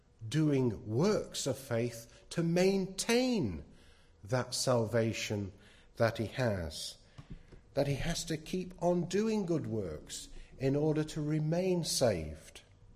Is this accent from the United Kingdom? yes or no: yes; England, United Kingdom; Oh, I'm an Englishman.